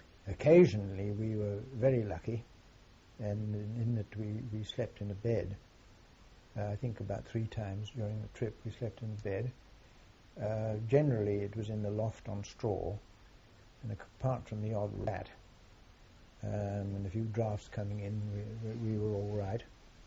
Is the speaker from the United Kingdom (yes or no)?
yes; North East England, United Kingdom; And if we said we came from County Durham, they obviously can't come from England.